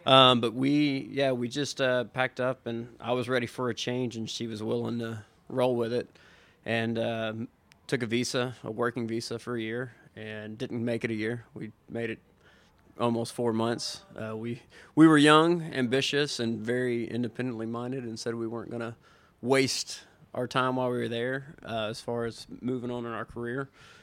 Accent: Tennessee, United States; born and raised in Middle Tennessee

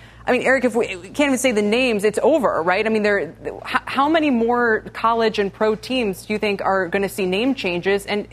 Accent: New York, United States; I mean, I grew up outside Syracuse. We had the orange, you know, the Syracuse orange.

